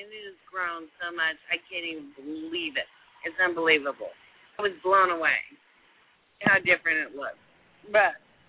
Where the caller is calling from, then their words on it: Oklahoma City, Oklahoma, United States; I'm in fucking Oklahoma City.